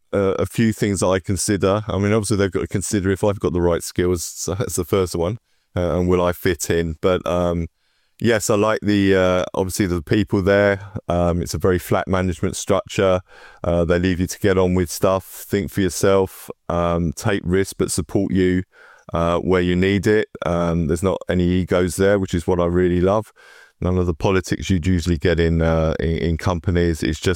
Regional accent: London, United Kingdom; So I'm from South London, as you probably can tell.

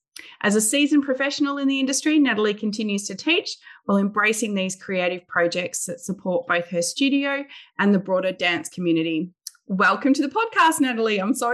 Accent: New Zealand; now in Australia; I'm a Kiwi born and bred, so moving to Australia

